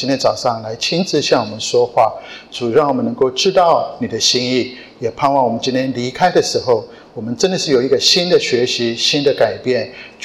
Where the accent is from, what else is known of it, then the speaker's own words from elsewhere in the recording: Taiwan; now in United States; 我们从 North Carolina 来，但是如果再回溯三十几年前，我们其实是从台湾来。